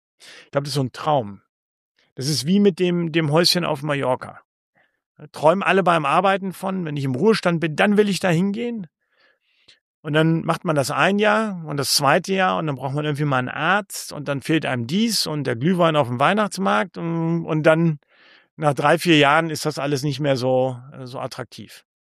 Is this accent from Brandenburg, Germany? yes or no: no; Hanover, Lower Saxony, Germany; born there; als gebürtigen Hannoveraner